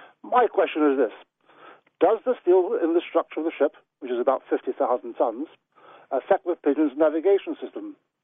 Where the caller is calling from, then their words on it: Norwich, East of England, United Kingdom; from Norwich, and I'm the captain of a large oil tanker.